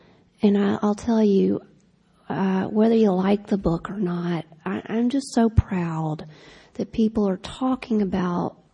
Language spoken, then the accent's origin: English; Mississippi, United States; And I'd say, Mississippi. And then I'd wait. To people that smiled and said, oh, I've heard it's beautiful down there, I'd say, my hometown is number 3 in the nation for gang-related murders.